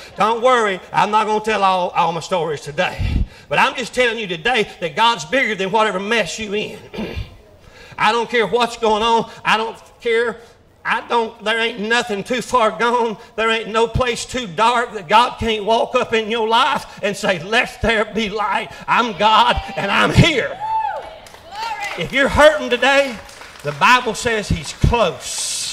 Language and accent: English; Plattsburgh, Mississippi, United States; from Plattsburgh.